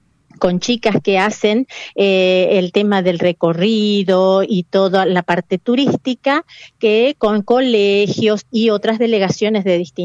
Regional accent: Yapeyú, Corrientes, Argentina; yo soy nacida, criada acá en Yapeyú

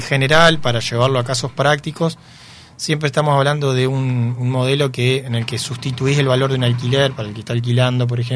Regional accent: Ramírez, Entre Ríos, Argentina; Yo soy de Ramírez, que soy en Ramírez.

